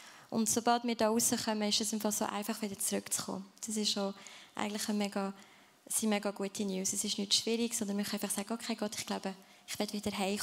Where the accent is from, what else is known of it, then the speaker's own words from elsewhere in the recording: Freiburg, Baden-Württemberg, Germany; also born or lived in England; now in Lucerne, Switzerland; ich lebe schon seit jetzt was, 9 Jahren in Luzern, also vermisse ich Freiburg, wo ich aufgewachsen bin. Nein, das ist es nicht. Vermisse ich England, wo ich mal als Kind gelebt habe, auch nicht.